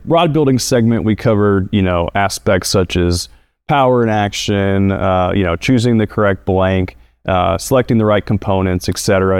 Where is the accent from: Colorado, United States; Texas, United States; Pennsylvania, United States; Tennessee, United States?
Tennessee, United States; now in Florida, United States; I grew up in Tennessee, and in 2010, I moved down to Florida.